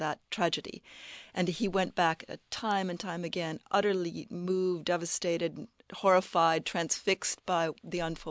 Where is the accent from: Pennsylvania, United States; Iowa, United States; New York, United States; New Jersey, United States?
Iowa, United States; moved away as an adult; also born or lived in London, United Kingdom / Kenya; We lived, I'm from Iowa, I'm American, but I married an Englishman, moved to London, and then my family and I moved to Kenya in 1977, where I became a journalist.